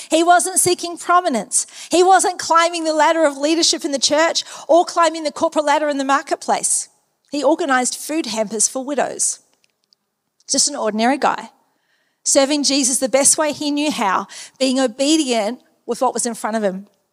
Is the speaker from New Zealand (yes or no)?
yes; New Zealand; accent: New Zealand; I am a Kiwi, so if you hear a little bit of an accent poke out every once in a while, that's why.